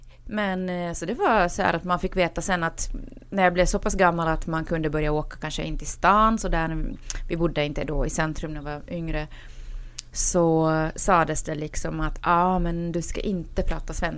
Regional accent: Finland; jag är dock inte svensk, även om när jag växte upp i Finland så var det så faktiskt att de finskspråkiga väldigt ofta mobbas

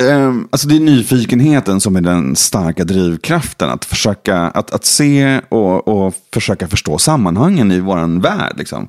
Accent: Sollentuna, Stockholm County, Sweden; now in Stockholm, Sweden; jag bor i city i Stockholm. Men jag är från Sollentuna.

